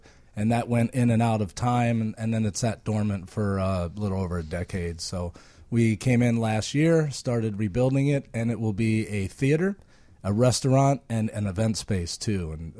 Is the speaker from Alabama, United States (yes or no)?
no; Baltimore, Maryland, United States; I'm from Baltimore, so